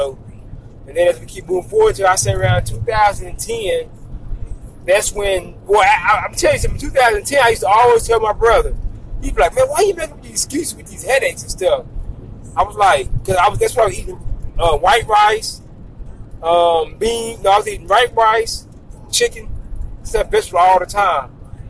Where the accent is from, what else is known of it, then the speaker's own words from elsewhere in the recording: Waco, Texas, United States; because I'm from Waco, Texas, and where I'm from